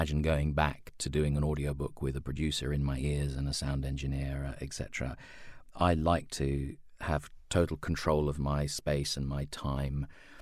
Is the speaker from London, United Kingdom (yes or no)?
yes; London, United Kingdom; I was a fan of the Gerald Durrell books as a child growing up in London in the 70s and 80s.